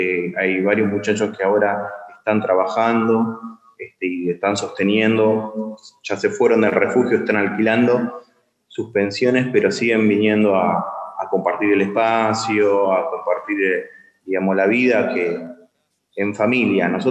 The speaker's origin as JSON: {"language": "Spanish", "region": "Santa Fe", "country": "Argentina", "said": "Bueno, yo no soy de Rosario, soy del interior de Santa Fe. Vine a estudiar"}